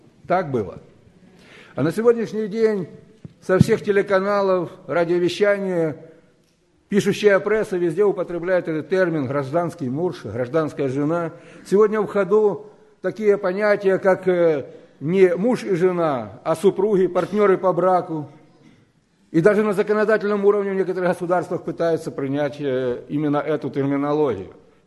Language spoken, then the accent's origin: Russian; Ukraine; я сам с Украины, иногда езжу туда в гости.